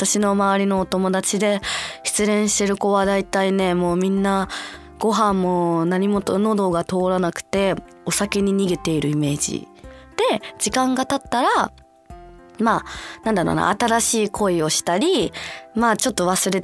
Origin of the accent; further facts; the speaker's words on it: Okinawa, Japan; 私はさ、沖縄生まれ沖縄育ちで、なんだろうな、冬のスポーツのなんだろう経験がないし、あと親しみもないから